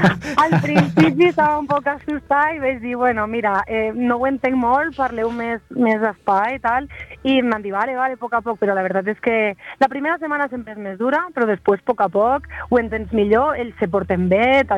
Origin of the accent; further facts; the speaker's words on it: Cinctorres, Valencian Community, Spain; jo soc de Cintorres, que és un petit poble del nord de la província de Castelló. I clar, un poble de 500 habitants, pues una xiqueta de 16 anys